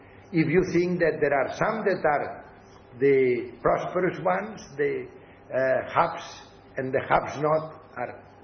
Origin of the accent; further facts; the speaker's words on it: Barcelona, Catalonia, Spain; born there; English is a second language; And if, as I am, as I was born in Barcelona, what you want, I prefer the Barça, not the Real Madrid